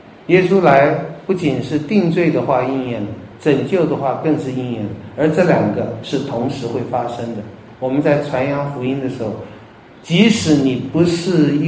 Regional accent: China; 你们看很多的解经书可能会讲到说，抓奸要抓双，而不是说解经书会这样讲，我们中国人也会这样讲。

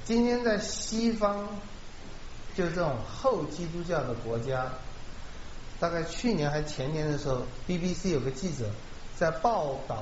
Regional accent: China; 我不讲黑人或者是白人或我们中国人或者是华人与狗不能进去，这我们以前也很愤怒的哈。

